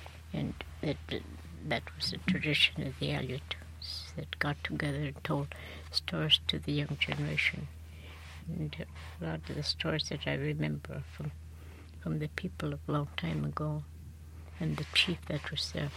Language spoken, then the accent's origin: English; Unalaska, Alaska, United States; also born or lived in Natka; went to that when I was 6 years old. Mother took me to Unlaska.